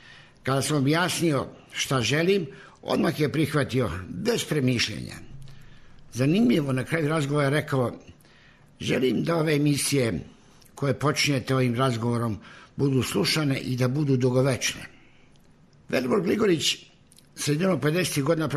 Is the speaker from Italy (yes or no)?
no; Valjevska Kamenica, Kolubara District, Serbia; ja sam iz Valjevske kamenice koji Vule Pupavac i on mi je stric po ženskoj liniji.